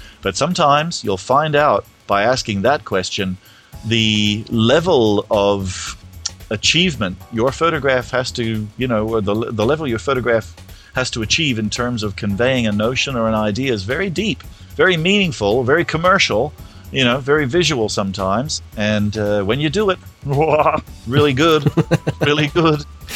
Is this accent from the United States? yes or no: no; Canada; I'm Canadian, eh? Actually, I'm not even a Canadian citizen.